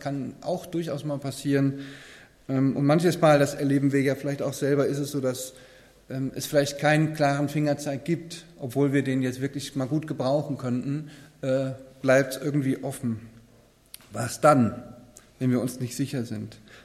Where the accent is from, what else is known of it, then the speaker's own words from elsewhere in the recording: Ewersbach, Hesse, Germany; Ich komme aus Eversbach